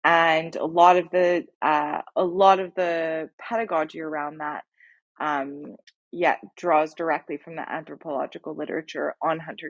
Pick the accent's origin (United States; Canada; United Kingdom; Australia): Canada; Montreal, Quebec; So I moved out to the country for the first time, because I'm from a city, I'm from Montreal.